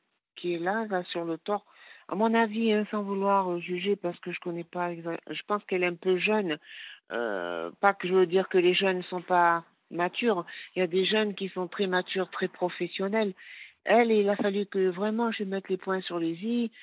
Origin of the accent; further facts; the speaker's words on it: Avignon, Provence-Alpes-Côte d'Azur, France; Et je suis d'Avignon, j'ai fait à peu près, on va dire, 10-12 kilomètres